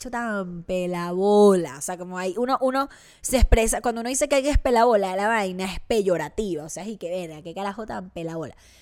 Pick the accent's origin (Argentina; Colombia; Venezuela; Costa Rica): Venezuela; Yo soy venezolana y yo siempre pienso que me van a joder